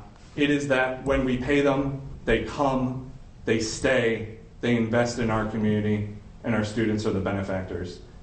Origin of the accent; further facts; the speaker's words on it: Maryland, United States; born there; now in Fluvanna, United States; You know, I wasn't born here. That's not a trade secret. Everybody knows this. I was born in Calvert County, Maryland. It has very similar qualities to Fluvanna.